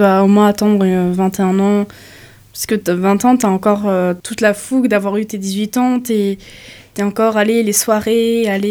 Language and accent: French; Marseille, Provence-Alpes-Côte d'Azur, France; Je viens de Marseille, franchement, j'ai vu, il n'y a pas de métro